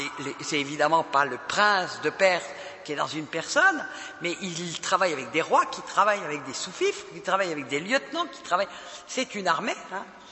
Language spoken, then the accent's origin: French; Brittany, France; L'esprit breton, moi je suis breton, j'ai besoin d'être libéré de l'esprit breton.